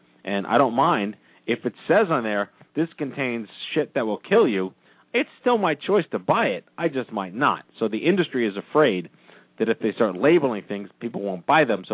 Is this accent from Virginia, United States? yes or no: no; New York, United States; which is very cool because I am a New Yorker and I vote and they care about me.